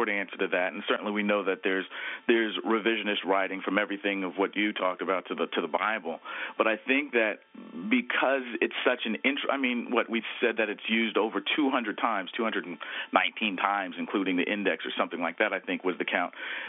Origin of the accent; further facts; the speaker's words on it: Texas, United States; I'm a direct descendant of slaves also, and I grew up in Texas.